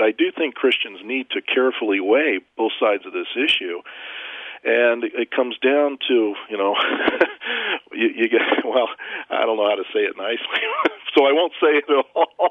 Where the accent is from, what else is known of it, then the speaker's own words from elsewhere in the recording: California, United States; I'm from California, you know, originally, so I'm used to holding my nose whenever I vote